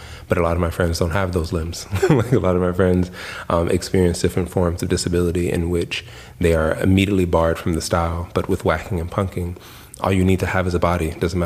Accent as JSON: {"language": "English", "town": "Los Angeles", "region": "California", "country": "United States", "said": "but I'm from Los Angeles. Like, you know, my people are from the United States"}